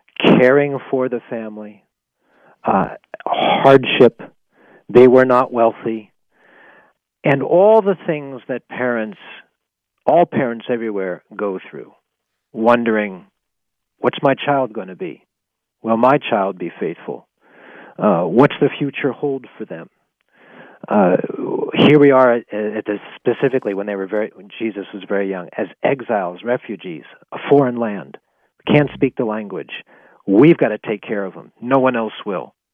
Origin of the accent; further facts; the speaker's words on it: Pittsburgh, Pennsylvania, United States; I grew up in Pittsburgh.